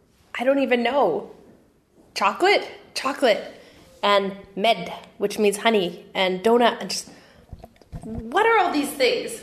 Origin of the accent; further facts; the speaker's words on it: Canada; Lucky I'm Canadian.